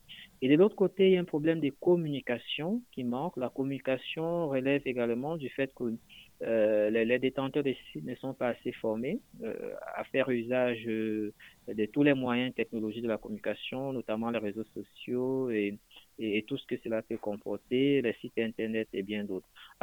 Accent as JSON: {"language": "French", "country": "Cameroon", "said": "c'est vrai que je suis camerounais, de temps en temps je reviens trop sur le Cameroun"}